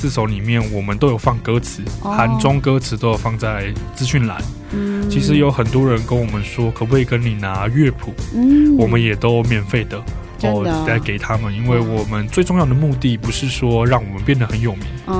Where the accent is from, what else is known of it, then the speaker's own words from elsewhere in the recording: Taiwan; now in South Korea; 我是从台湾来的